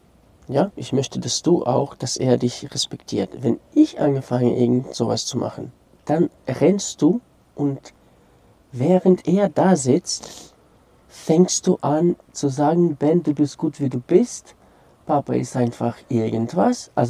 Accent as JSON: {"language": "German", "country": "Ukraine", "said": "für mich als Ukrainer"}